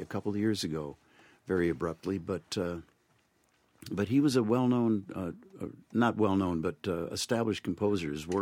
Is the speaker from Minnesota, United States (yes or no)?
no; Concord, New Hampshire, United States; I grew up in Concord, New Hampshire. My daddy taught at St. Paul's School, so I was a faculty brat.